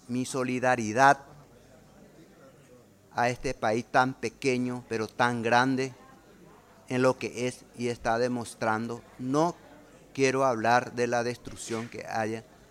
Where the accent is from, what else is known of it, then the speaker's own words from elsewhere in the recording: Paraguay; yo me pronuncio como siempre lo he hecho, como un paraguayo que tiene dificultades